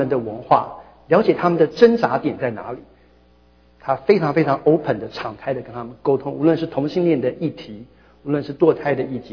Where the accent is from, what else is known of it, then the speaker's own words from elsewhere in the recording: Taiwan; now in East Lansing, United States; 我跟我太太回台湾的时候我是从台湾来的